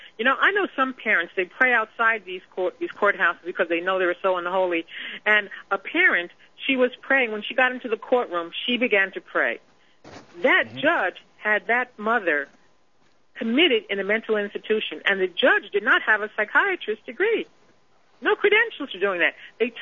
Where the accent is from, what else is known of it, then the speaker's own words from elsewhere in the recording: New York, United States; now in New Jersey, United States; I haven't registered in New Jersey yet, since I'm from New York, but I am going to vote in New Jersey.